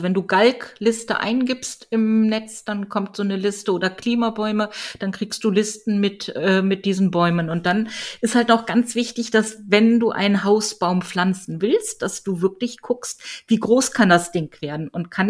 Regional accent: Solingen, North Rhine-Westphalia, Germany; Ich komme ja aus Solingen und Solingen galt früher als das Regenloch Deutschlands.

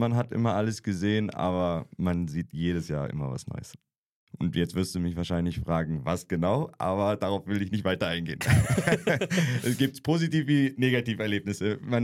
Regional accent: Cologne, North Rhine-Westphalia, Germany; Ich bin ursprünglich aus Köln, meine ganze Familie, meine Eltern leben bei Köln

